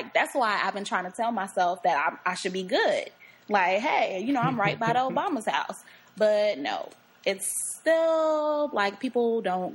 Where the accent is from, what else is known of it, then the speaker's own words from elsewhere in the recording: Mississippi, United States; also born or lived in Chicago; Well, I was born here, and then I moved to Mississippi for high school and college and a little bit after that. So it's kind of like half of my life was Chicago, half was Mississippi.